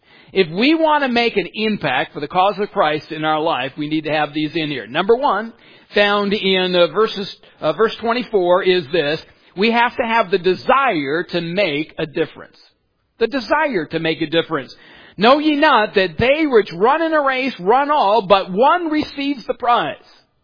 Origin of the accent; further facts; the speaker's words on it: Farmington Hills, Michigan, United States; I just happened to mention that I grew up in Farmington Hills, Michigan, the corner of Farmington and 8 Mile.